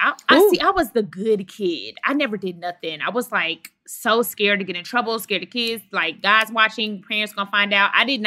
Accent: Dallas, Texas, United States; You know, I'm from Dallas, Texas.

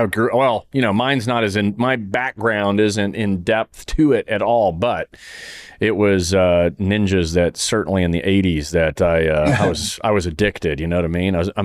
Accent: Saudi Arabia; I grew up in Saudi, so it was like one of the first movies I saw at a theater in Saudi Arabia

